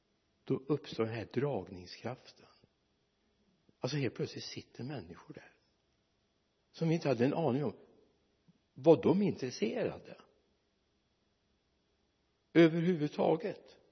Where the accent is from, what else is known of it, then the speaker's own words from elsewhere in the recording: Mariestad, Västra Götaland County, Sweden; när jag spelade handboll en gång i tiden, hemma i Mariestad